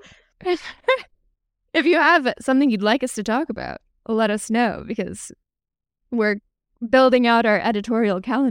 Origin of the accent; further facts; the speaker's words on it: Colorado, United States; back to the Sand Creek Massacre time, which I know because I'm from Colorado.